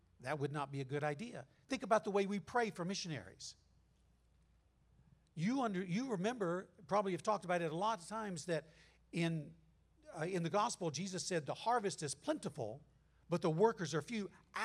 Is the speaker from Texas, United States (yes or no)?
no; California, United States; We're from Southern California.